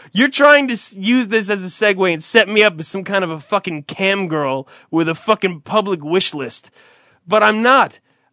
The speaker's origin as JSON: {"language": "English", "town": "Fort Payne", "region": "Alabama", "country": "United States", "said": "I'm from Fort Payne, Alabama, and nobody says it like that."}